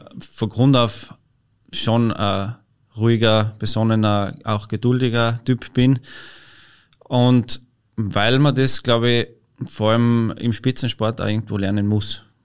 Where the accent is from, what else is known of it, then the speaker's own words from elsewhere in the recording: Kirchberg, Tyrol, Austria; daheim in Kirchberg-Denning, da wo ich aufgewachsen bin.